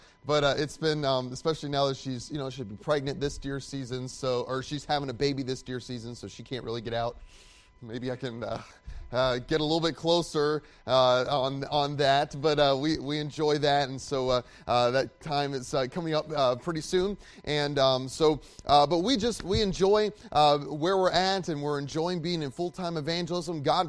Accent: Wisconsin, United States; She's from Tennessee and I'm from Wisconsin, and so we're from different places.

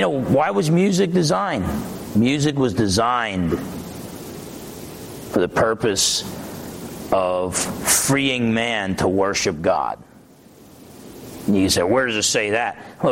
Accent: New Jersey, United States; I'm half Italian. I'm from New Jersey, okay?

